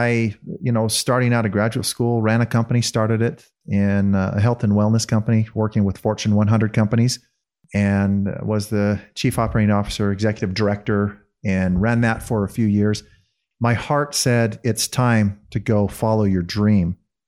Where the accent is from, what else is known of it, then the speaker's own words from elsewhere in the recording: Bountiful, Utah, United States; So I was raised in Bountiful, right? Went to Viewmont High there.